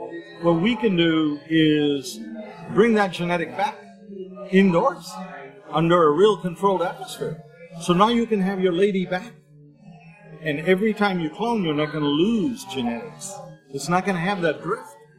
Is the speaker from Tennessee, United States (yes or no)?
no; Berkeley, California, United States; now in Canada; I grew up in Berkeley and Hindu Kush. If I get some good clean Hindu Kush right now, I mean, you know, we're growing it now in Canada.